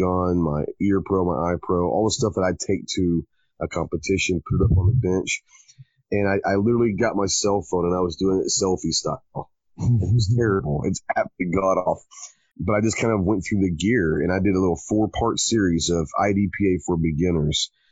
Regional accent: Dallas, Texas, United States; I grew up in Dallas and was never really around guns a whole lot.

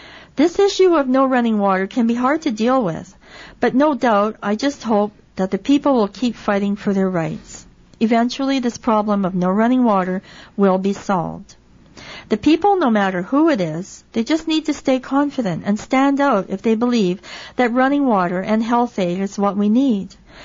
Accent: Little Buffalo, Alberta, Canada; why we should have the rights to running water and health aids in my hometown known as Little Buffalo.

